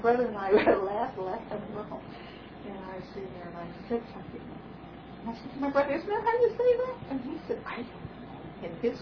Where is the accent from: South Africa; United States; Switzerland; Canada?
Canada; I never felt ashamed of being Indian.